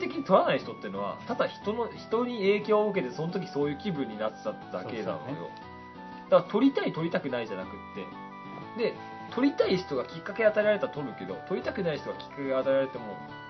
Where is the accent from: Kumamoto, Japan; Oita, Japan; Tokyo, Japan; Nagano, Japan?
Nagano, Japan; 俺の実家長野なんだけど、